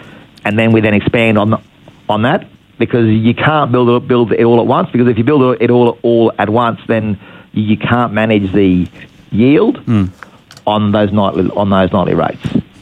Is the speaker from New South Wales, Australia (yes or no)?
no; Innisfail, Queensland, Australia; I was from Innisfail, and we used to love coming to Cairns